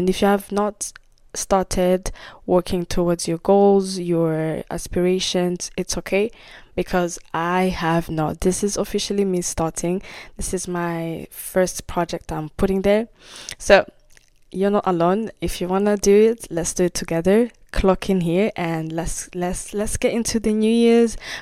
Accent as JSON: {"language": "English", "country": "Burundi", "tie": "born or raised there", "said": "I was born and raised in Burundi. I am the second child at home."}